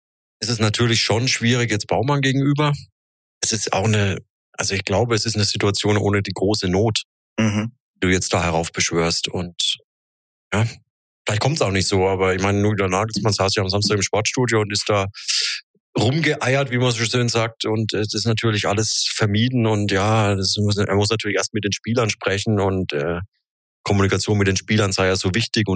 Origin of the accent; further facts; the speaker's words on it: Würzburg, Bavaria, Germany; Auf jeden Fall Grüße auch nach Würzburg, meine Heimat.